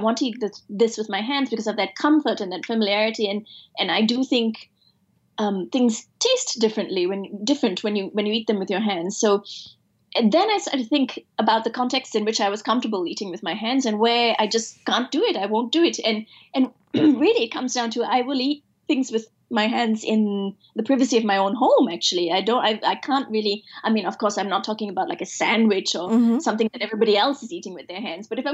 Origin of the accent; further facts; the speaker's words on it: Ipoh, Perak, Malaysia; I was growing up in Ipoh, we lived in Ipoh